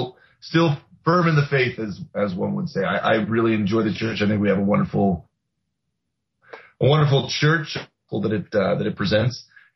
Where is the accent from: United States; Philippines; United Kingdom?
United States; Missouri; Yeah, I'm from Missouri. My ward is actually far west Missouri state.